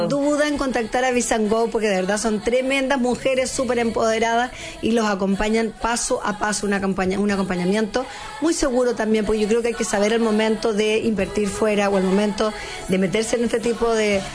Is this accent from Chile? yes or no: yes; Chile; O sea, soy chilena y, sí, quiero invertir